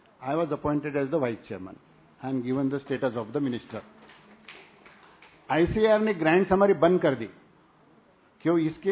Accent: Maharashtra, India; हम विदर्भ के रहने वाले हैं, यानी Buldhana district, it is close to Nagpur और you can say close to Bhusawal.

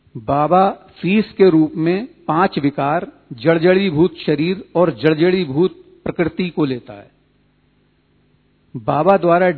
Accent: Lucknow, Uttar Pradesh, India; मेरा संक्षिप्त परिचय है कि मैं लखनऊ से हूँ

